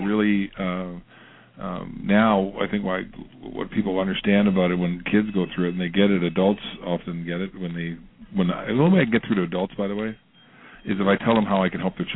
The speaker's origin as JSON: {"language": "English", "region": "Manitoba", "country": "Canada", "tie": "born or raised there", "said": "in our community where I grew up in Manitoba, Canada here."}